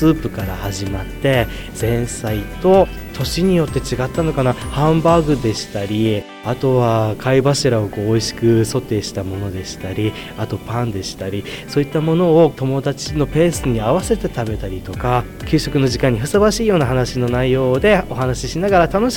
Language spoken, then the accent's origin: Japanese; Yurihonjo, Akita, Japan; 由利本荘市というところからが出身です。